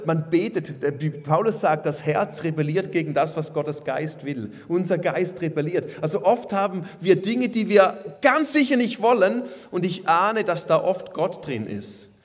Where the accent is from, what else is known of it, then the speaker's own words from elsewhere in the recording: Switzerland; weil wir sind Schweizer